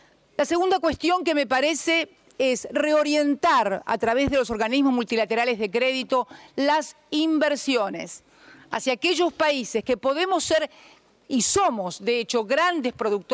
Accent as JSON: {"language": "Spanish", "country": "Argentina", "said": "En mi país, en la República Argentina"}